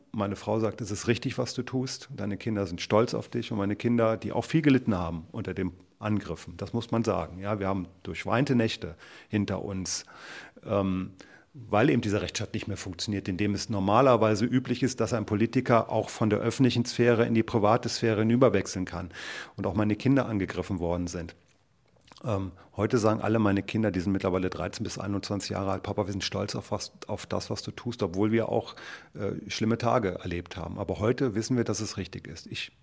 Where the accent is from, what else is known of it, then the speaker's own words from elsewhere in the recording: Bornhagen, Thuringia, Germany; weil ich auf dem Weg von Bornhagen, meinem Heimatort, nach Erfurt war